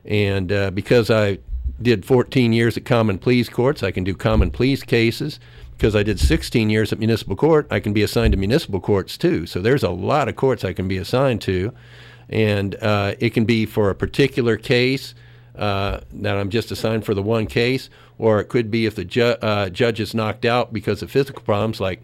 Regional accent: Lancaster, Ohio, United States; born there; I was born in Lancaster.

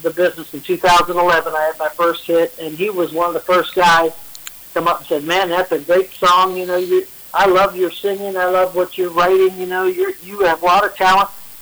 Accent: Steubenville, Ohio, United States; I was from Steubenville, Ohio area, and … was from there.

